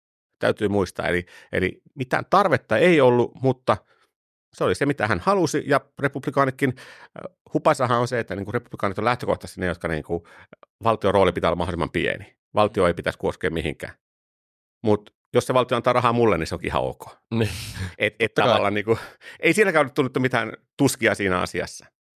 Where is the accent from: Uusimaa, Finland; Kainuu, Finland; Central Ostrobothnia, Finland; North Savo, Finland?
North Savo, Finland; Suonenjoki; mä oon Suonenjoelta kotoisin.